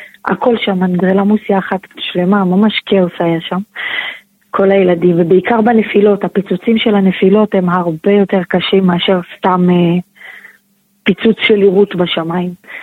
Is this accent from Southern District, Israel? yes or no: yes; Ashkelon, Southern District, Israel; אנחנו מאשקלון.